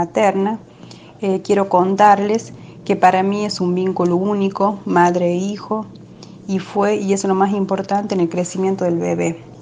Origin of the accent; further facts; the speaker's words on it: La Rioja, Argentina; soy de La Rioja Capital, soy mamá de Luana, de 12 años, y Oli, de 1 año y 2 meses.